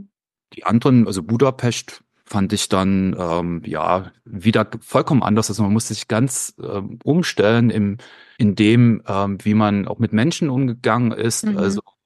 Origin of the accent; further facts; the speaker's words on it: East Germany, Germany; ich komme aus dem Osten Deutschlands